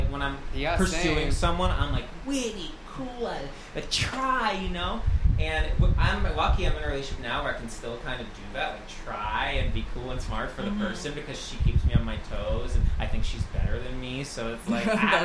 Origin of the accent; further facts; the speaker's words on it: United States; one thing that I think we can all agree on from the last 15 years, just growing up, being American, is take a sniff